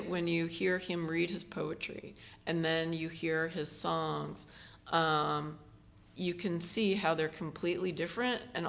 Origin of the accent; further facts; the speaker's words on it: Midwest, United States; I grew up in the Midwest, and then when I went to college in Connecticut